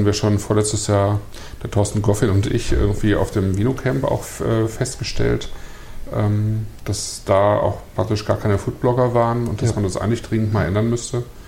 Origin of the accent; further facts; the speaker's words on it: North Rhine-Westphalia, Germany; Ich komme ja selber nicht aus dem Weinbaugebiet, ich komme vom Niederrhein.